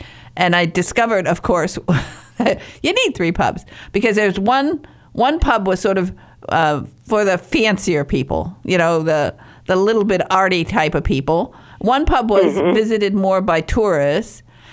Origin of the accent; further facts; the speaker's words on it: Michigan, United States; moved away as an adult; also born or lived in England; when I was 21 years old, I moved from Michigan to England, and I bought a 400-year-old cottage in a little village.